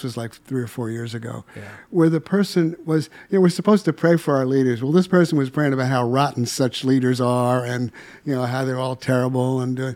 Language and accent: English; Chicago, Illinois, United States; Where I'm from Chicago, if your audience didn't know that.